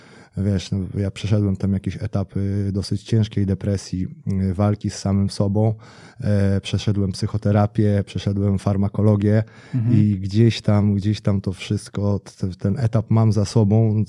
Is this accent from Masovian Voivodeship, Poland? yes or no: yes; Nasielsk, Masovian Voivodeship, Poland; Ja pochodzę w ogóle z małej miejscowości podwarszawskiej, nazwijmy ją satelitarną, chociaż taką daleką satelitą, 50 kilometrów od Warszawy z Nasielska.